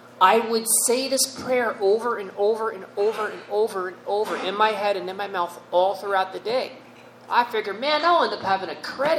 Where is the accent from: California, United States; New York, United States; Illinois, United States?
New York, United States; I'm an Italian from New York, and my family, you were always exposed to the movies like The Godfather and stuff like that.